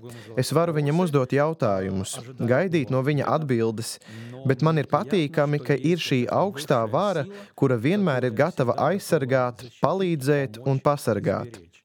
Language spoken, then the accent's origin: Latvian; Ukraine; Es nesaprotu, kāpēc tagad tik ilgi cieš mana tauta. Es pats esmu no Ukrainas.